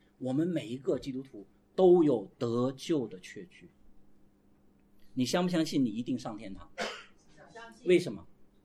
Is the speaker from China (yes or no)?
yes; Guangdong, China; 我们广东人喜欢喝汤，对吧？